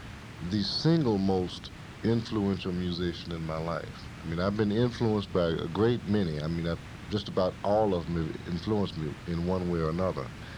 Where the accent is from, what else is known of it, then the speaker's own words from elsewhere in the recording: St. Louis, Missouri, United States; These were standards that we had to look up to, you know, growing up in St. Louis